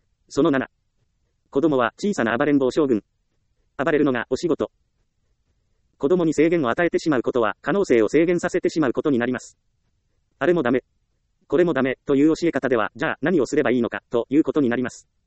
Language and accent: Japanese; Ehime, Japan; 私は愛媛県の田舎で育ちました。田んぼと緑に囲まれ、自宅からは山と海の両方を眺めることができる自然を満喫するにはもってこいの場所です。そんなところで幼少期はずっと暮らしていましたから、